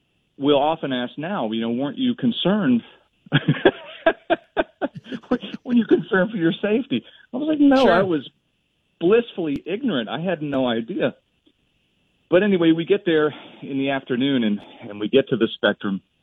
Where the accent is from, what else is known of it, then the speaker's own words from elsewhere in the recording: Ohio Valley, United States; also born or lived in Tennessee; now in Pittsburgh, United States; I came to Pittsburgh in 1986 from Tennessee, and although I'm from the Ohio Valley, I knew nothing about hockey.